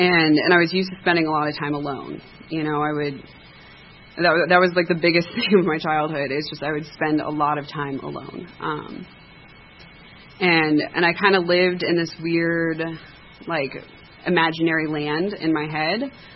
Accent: Atlanta, Georgia, United States; I was born and raised in Atlanta, in Cobb County, actually.

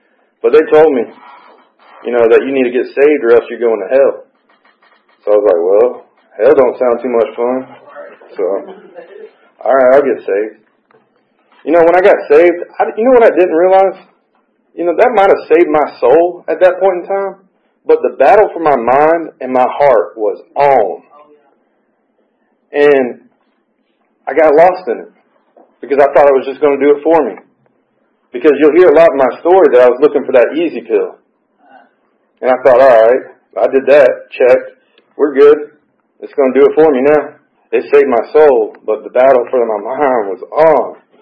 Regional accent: Alpharetta, Georgia, United States; I grew up here. I was born and raised here in Georgia my whole life, around the Alpharetta area

